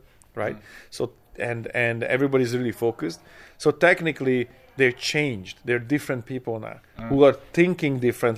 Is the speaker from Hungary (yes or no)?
yes; Hungary; You know, I came from here, you know, basically I grew up in Hungary.